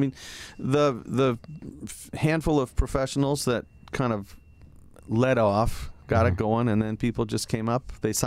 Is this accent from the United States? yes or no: yes; Michigan, United States; And when in my hometown, we had a new airport built. I think it was completed in about 1960.